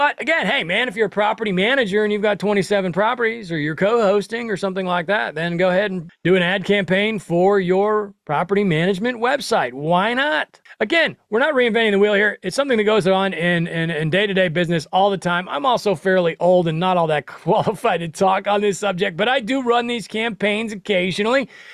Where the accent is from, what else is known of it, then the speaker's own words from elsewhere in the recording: Nebraska, United States; Hell, I'm from Nebraska. It's probably a pretty similar vibe. There's way less stuff to do where I'm from.